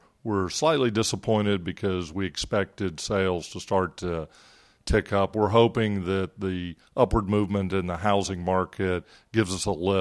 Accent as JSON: {"language": "English", "region": "Florida", "country": "United States", "said": "It's always super to be in my home state of Florida."}